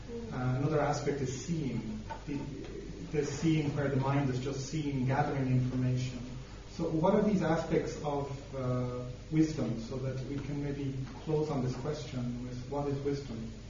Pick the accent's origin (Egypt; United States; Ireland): Ireland; because I my experience is I grew up